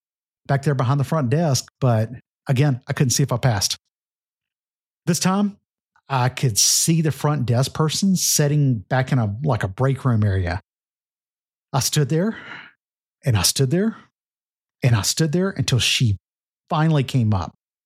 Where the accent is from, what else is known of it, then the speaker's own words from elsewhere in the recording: Louisiana, United States; Robert, I know you're in Louisiana and I'm from Louisiana.